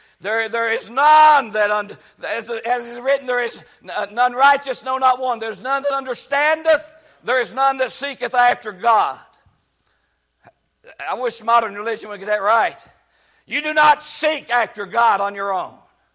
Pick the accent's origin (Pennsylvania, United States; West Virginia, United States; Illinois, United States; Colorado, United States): West Virginia, United States; That's not good grammar. I understand that, but I'm from West Virginia.